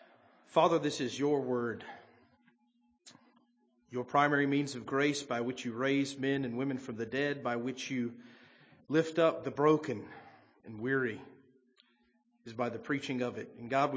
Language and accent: English; the South, United States; I grew up in the South, as most of you knew.